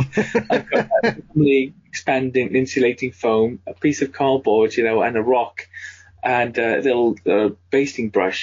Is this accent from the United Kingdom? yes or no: yes; United Kingdom; I'm 47 years old, so for me it's it is Nessie. I'm British as well